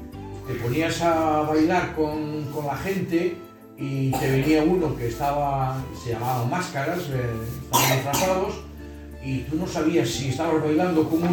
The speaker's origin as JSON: {"language": "Spanish", "region": "Galicia", "country": "Spain", "tie": "born or raised there", "said": "en mi pueblo se hacía las filloas, que son típicas todavía, filloas de pedra"}